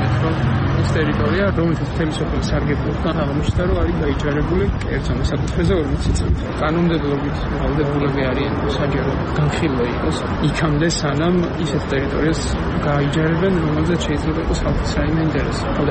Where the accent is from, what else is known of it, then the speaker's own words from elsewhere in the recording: Balda, Samegrelo-Zemo Svaneti, Georgia; ბალდაში დავიბადე, გავიზარდე და ეს ადგილი ჩემი გონია და მიმაჩნია.